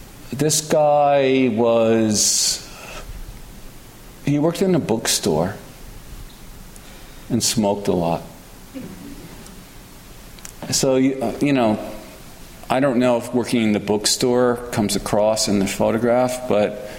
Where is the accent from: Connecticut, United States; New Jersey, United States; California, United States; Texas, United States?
Connecticut, United States; And I bring up Yale a lot, like I'm proud of it or something, but I'm from Connecticut.